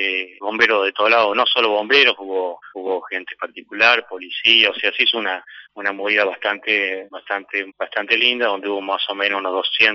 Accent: Villa Mantero, Entre Ríos, Argentina; born there; Yo sí, soy nacido acá en Villa Mantero.

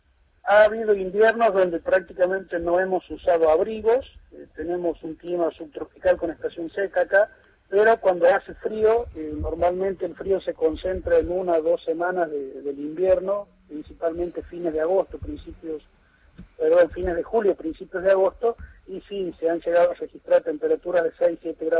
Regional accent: Santiago del Estero, Argentina; born there; Yo no soy de acá, yo soy nacido en Santiago del Estero y hace 20 años que estoy trabajando acá.

